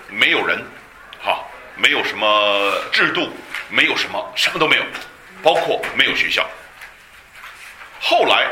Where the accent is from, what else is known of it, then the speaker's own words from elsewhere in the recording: China; 那我们中国人有古老的诗歌